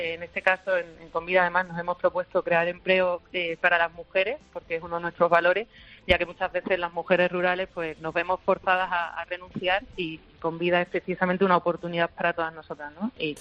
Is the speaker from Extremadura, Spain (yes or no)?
yes; Fregenal de la Sierra, Extremadura, Spain; Fregenal de la Sierra, que es un pueblo pequeñito, somos parte de la España vaciada, no llegamos a los 5.000 habitantes